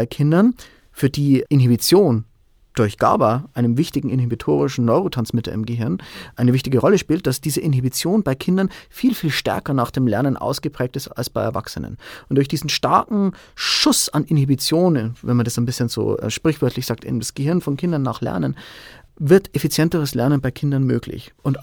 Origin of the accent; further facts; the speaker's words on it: Bavaria, Germany; Also ich komme ursprünglich aus der Oberpfalz, meine Familie lebt hier